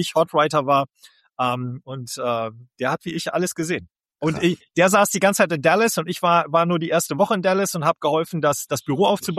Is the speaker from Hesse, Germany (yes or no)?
no; Bremen, Germany; Ich komme aus Bremen.